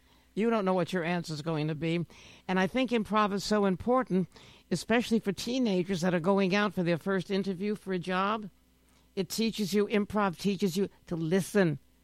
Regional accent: New York City, New York, United States; I was brought up living in New York City. We played in the gutter.

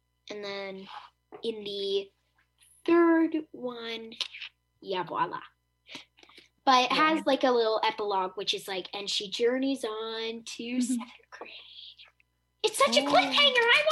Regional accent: Ghent, New York, United States; And by the way, I'm from Ghent, moving to Stockbridge.

